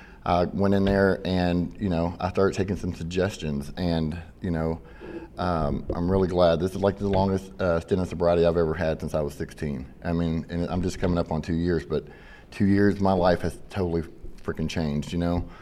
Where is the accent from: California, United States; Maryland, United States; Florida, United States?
Florida, United States; Panama City; My family, we're from Panama City originally. My mom and dad divorced, so they moved to, my mom moved to Kentucky.